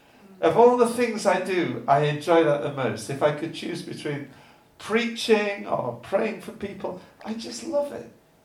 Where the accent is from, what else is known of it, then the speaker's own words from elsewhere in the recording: England, United Kingdom; We're so English, aren't we?